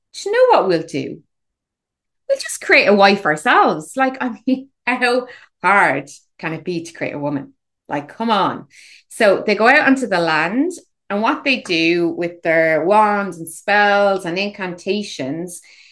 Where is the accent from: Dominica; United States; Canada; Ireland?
Ireland; And obviously I am Irish. But I also have a little bit of Welsh ancestry, I will have you know.